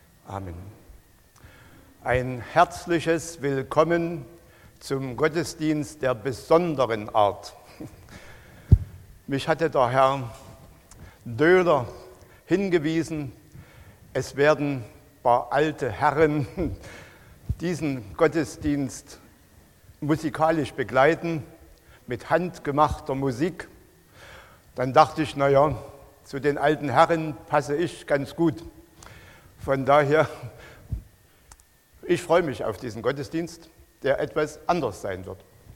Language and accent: German; Wernesgrün, Saxony, Germany; Ich komme aus Wernesgrün